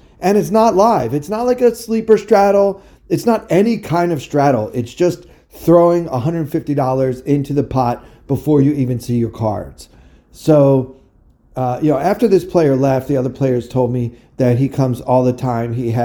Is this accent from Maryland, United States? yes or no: yes; Maryland, United States; now in New York City, United States; back in New York City after a brief but fun visit to my home state of Maryland, where I was visiting family for Easter.